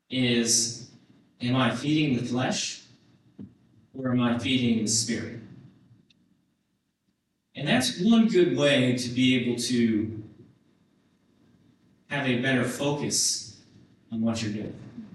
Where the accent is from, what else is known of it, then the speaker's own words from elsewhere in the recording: Kansas, United States; I grew up in Kansas. We had cows. Had horses